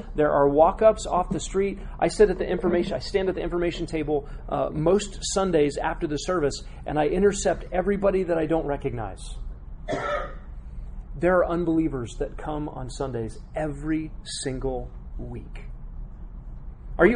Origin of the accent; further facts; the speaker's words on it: Texas, United States; born there; We don't assume that because I was born in Texas, I'm a Christian.